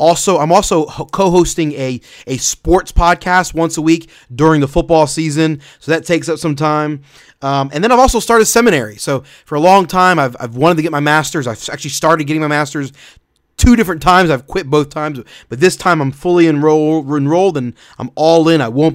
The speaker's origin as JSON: {"language": "English", "region": "Florida", "country": "United States", "said": "I'm from Florida, so I was living in Florida and involved in local ministry at a local church in Florida"}